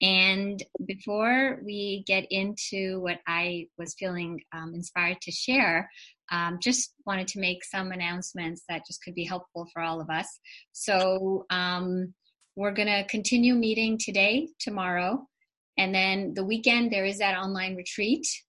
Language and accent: English; India; English is a second language; And I'm from India